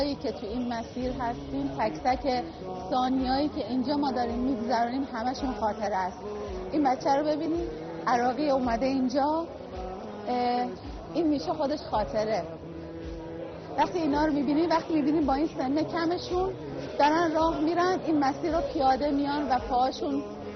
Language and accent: Persian; Mashhad, Razavi Khorasan, Iran; پرستارم و از مشهد اومدیم اینجا برای خدمت.